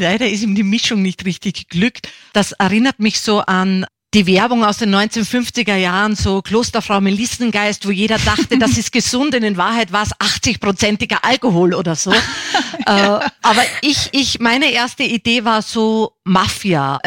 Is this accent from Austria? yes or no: yes; Upper Austria, Austria; weil mein Vater ist ja Niederösterreicher, 100 Kilometer Wiener. Meine Mutter stammt aus Bayern und aufgewachsen bin ich dann in Oberösterreich. Man spricht da zwar überall Deutsch, aber unterschiedlich Deutsch. Drum sage ich immer dreisprachig. Ich bin mit 9 Monaten dann in die Arabischen Emirate gekommen